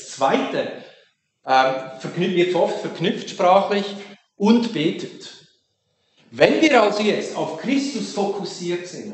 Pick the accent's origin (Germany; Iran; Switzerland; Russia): Switzerland; Aargau; bei uns in Aargau, in der Bezirksschule, die Klassen werden dort aus verschiedenen Abgängen, aus verschiedenen Primarschulen zusammengestellt.